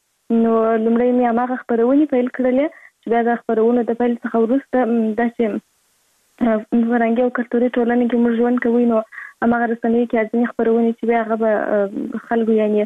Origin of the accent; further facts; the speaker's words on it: Kandahar, Afghanistan; born there; زه په کندهار ولایت کې زیږیدلې یم، او اوس فلاله په کندهار ولایت کې اوسېږم.